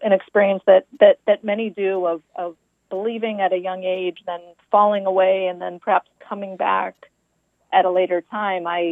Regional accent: Quincy, Massachusetts, United States; Well, I grew up not far from where I live now, just a little further towards Boston in the town of Quincy.

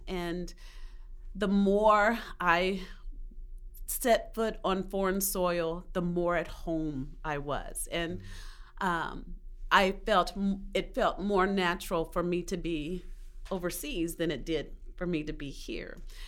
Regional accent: Kansas City, Kansas, United States; I'm from Kansas City, Kansas also.

